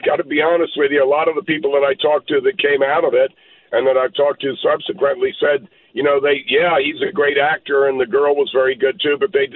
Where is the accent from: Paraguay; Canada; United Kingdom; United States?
United Kingdom; England; I'm not Italian, I'm English